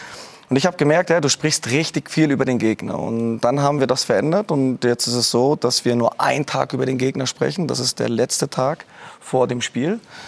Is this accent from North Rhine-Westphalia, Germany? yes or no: no; Mecklenburg-Vorpommern, Germany; Ja, ich bin im Norden Deutschlands aufgewachsen, Mecklenburg-Vorpommern, damals noch auch dem gehörte zu Ostdeutschland